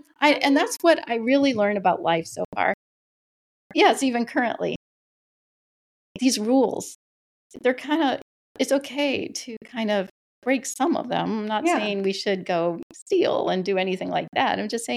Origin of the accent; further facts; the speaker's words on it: Wisconsin, United States; now in Jacksonville, United States; But I thought it would be because I was from Wisconsin.